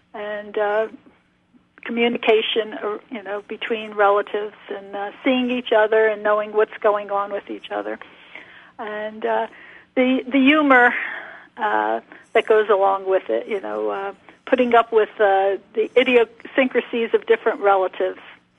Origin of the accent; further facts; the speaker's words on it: England, United Kingdom; accent: English; but they heard my English accent, and they wanted to practice their English